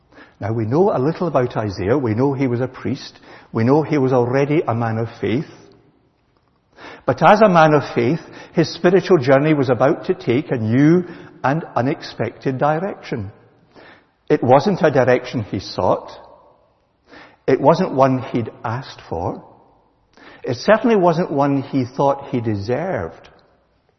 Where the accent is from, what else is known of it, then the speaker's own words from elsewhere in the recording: Kilmarnock, Scotland, United Kingdom; growing up in Kilmarnock, if you'd asked me when I was a youngster what I wanted to be was a professional golfer.